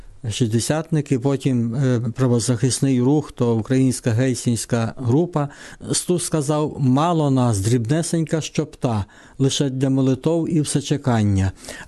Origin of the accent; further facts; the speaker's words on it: Kocheriv, Zhytomyr Oblast, Ukraine; далі зі села Кочерів, це ті місця, звідки я родом уже